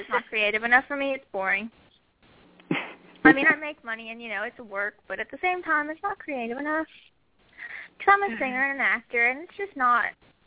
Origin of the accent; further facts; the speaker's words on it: Alabama, United States; now in Tennessee, United States; Like, I'm from Alabama, but I live in Tennessee.